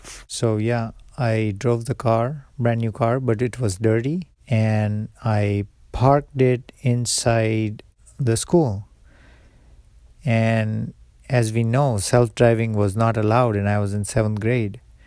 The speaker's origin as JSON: {"language": "English", "town": "Morbi", "region": "Gujarat", "country": "India", "tie": "born or raised there", "said": "at the age of 7, I was sent to a boarding school 60 miles away from my hometown of Morbi, in a city called Rajkot."}